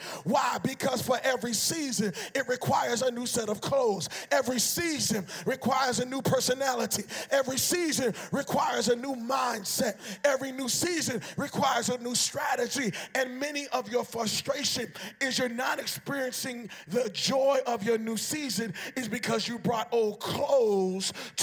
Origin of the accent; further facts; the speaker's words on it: Boston, Massachusetts, United States; now in North Carolina, United States; I'm from Boston, Massachusetts, and I've been living in North Carolina now going on 2 years.